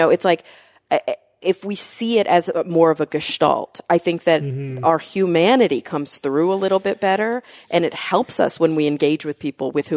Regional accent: Los Angeles, California, United States; I'm from L.A., Steve.

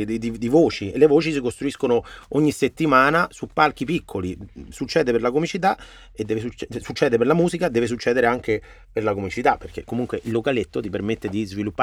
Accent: Rome, Lazio, Italy; born there; Roma, ma noi che siamo nati a Roma, Roma ce la portiamo

